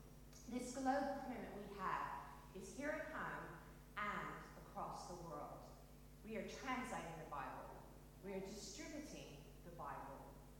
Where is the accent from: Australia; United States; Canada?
United States; Kentucky; accent: mix; now in England, United Kingdom; I'm originally from Kentucky, but I've been in England now for 19 years. So I have a bit of a mix of an accent.